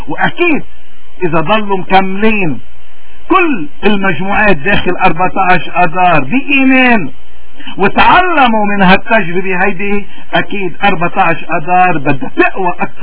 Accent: Lebanon; اليوم نحن كلبنانيين وكموارنة تحديدا

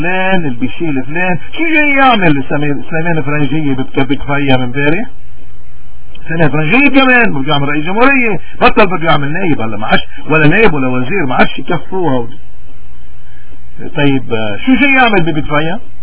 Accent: Lebanon

